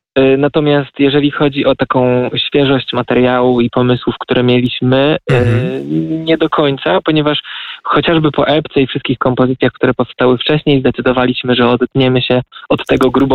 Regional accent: Zamość, Lublin Voivodeship, Poland; jestem urodziłem się i wychowałem w Zamościu, a swoje pierwsze studia licencjackie robiłem na UMCS-ie.

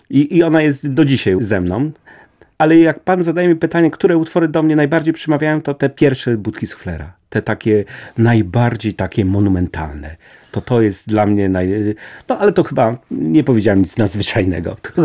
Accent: Poznań, Greater Poland Voivodeship, Poland; Ja pochodzę z Wielkopolski, z Poznania.

